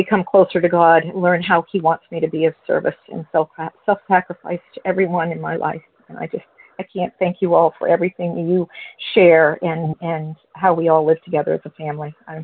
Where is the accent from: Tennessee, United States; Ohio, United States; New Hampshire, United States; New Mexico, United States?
New Hampshire, United States; I'm from New Hampshire